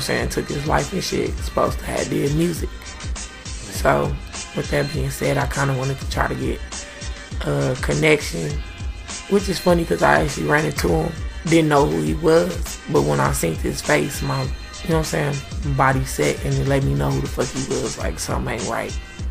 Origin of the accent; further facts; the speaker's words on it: Milwaukee, Wisconsin, United States; I'm originally from here. I was born in Milwaukee, Wisconsin.